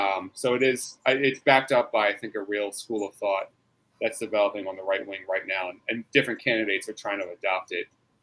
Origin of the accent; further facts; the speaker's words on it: Norristown, Pennsylvania, United States; now in Philadelphia, United States; In an area called Norristown. Montgomery County, like 40 minutes outside Philadelphia.